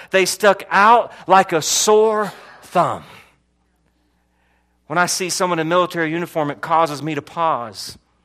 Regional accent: Fleming Island, Florida, United States; now in Las Vegas, United States; I'm from Florida originally, came from a place called Fleming Island, never really saw a homeless person, never interacted with anything like that. Then I moved to Vegas, packed our bags, didn't know anyone, moved to Vegas

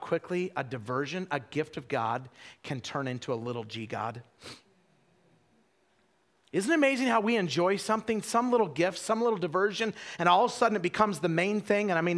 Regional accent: Idaho, United States; I grew up in Idaho. I knew a lot of Bible facts.

